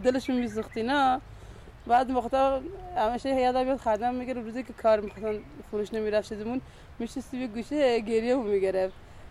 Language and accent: Persian; Afghanistan; now in Iran; من افغانستانی هستم، الان 32 سالمه.